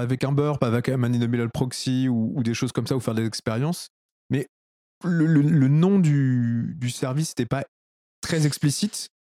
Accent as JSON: {"language": "French", "country": "France", "said": "il faut dire qu'on est français"}